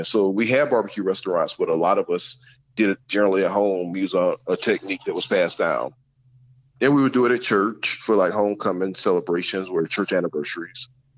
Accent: South Carolina, United States; Growing up in South Carolina in public schools, went to North Carolina A&T and studied bioenvironmental engineering.

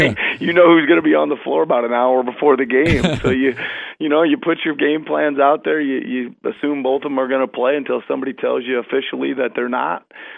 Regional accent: Iowa, United States; I had two jobs, one in my home state in Iowa, and one on the Mexican border down there at the Rio Grande Valley, and I loved them both.

